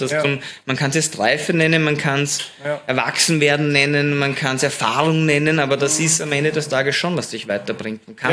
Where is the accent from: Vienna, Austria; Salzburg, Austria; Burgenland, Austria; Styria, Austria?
Vienna, Austria; ich bin ein Wiener